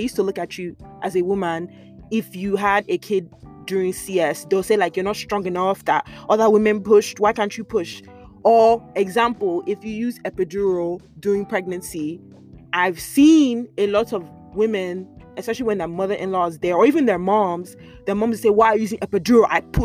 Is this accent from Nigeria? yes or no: yes; Nigeria; because I'm Nigerian, I'll focus more on the Nigerian aspect